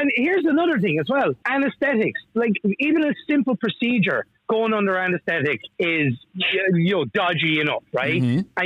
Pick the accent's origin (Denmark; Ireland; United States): Ireland; You go to a dry country as an Irish person, you can't drink.